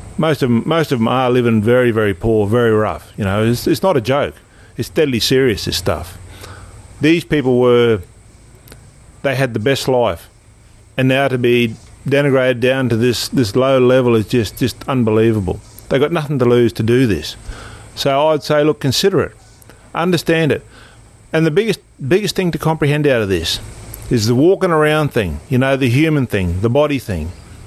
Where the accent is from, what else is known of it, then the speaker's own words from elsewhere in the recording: Queensland, Australia; called us Yidinji. So our law comes from there. But we are not the law. We belong to the creator. We are not Australian.